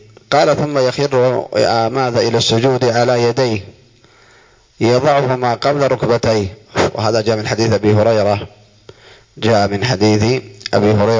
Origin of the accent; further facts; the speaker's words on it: Dammaj, Saada Governorate, Yemen; هذا رجل كان عندنا في دماج